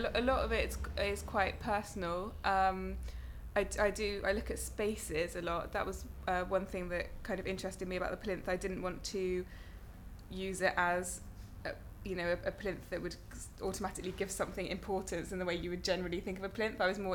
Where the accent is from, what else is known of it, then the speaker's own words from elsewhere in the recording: South West England, United Kingdom; Yeah, well, I grew up in Cornwall. I'm in a really sort of small village, kind of in the middle of nowhere in Cornwall.